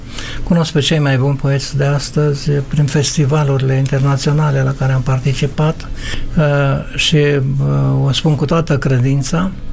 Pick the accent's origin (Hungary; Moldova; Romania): Romania; Într-adevăr, trebuie să fim mândri că suntem români.